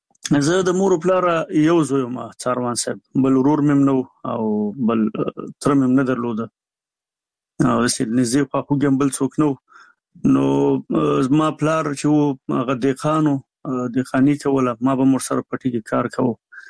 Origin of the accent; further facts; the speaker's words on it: Nangarhar, Afghanistan; زمونږ کلی د دغه نه ډېر لرې دی، د جلال آباد نه، د ښار نه